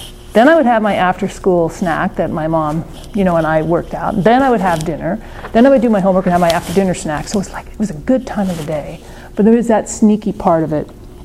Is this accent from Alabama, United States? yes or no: no; Montana, United States; I grew up in Montana, lots of wide open space. I grew up in the 50s and 60s, amazing.